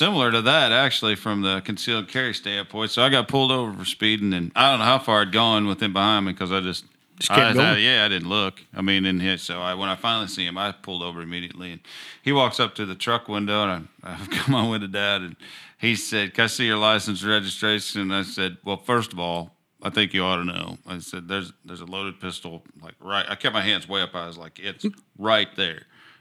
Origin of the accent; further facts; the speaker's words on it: Indiana, United States; I'm like, but I'm from Indiana.